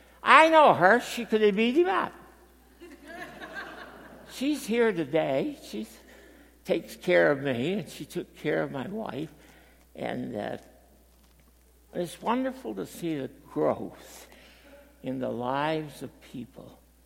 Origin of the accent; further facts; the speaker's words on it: Maine, United States; I was just from Maine, and I was young, and I had muscles, and I could walk.